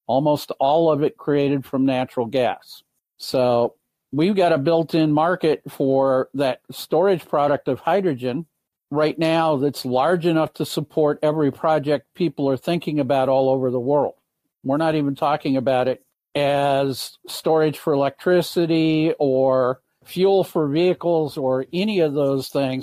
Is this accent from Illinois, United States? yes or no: no; Michigan, United States; So in Michigan, my home state